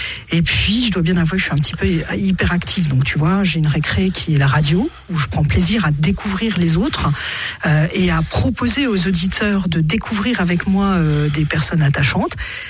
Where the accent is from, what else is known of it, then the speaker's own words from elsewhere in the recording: Clermont-Ferrand, Auvergne-Rhône-Alpes, France; moved away as an adult; now in Nièvre, France; Non, moi je suis originaire de Clermont-Ferrand. J'ai grandi du côté de Gergovie, vers Saint-Gédorix.